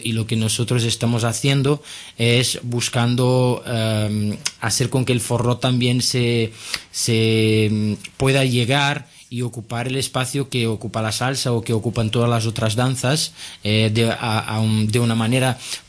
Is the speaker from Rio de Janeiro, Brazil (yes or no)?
yes; Rio de Janeiro, Brazil; Spanish is a second language; Sí, yo soy de Río, sí.